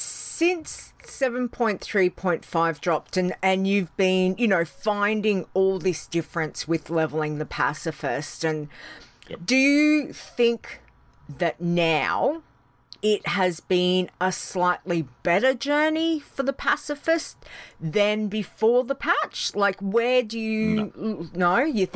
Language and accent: English; Australia; you're like me, we're Australian.